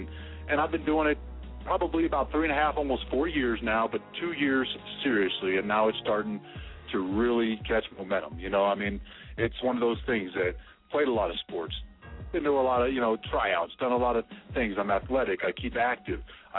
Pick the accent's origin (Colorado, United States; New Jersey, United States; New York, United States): Colorado, United States; Denver; also born or lived in Atlanta, United States / Northeast Ohio, United States; Originally from Denver, Colorado. Been here, there, been everywhere, really. I mean, been a lot of places around the world. Came back here, lived in Atlanta for about 5 years, lived in Northeast Ohio for about 6 years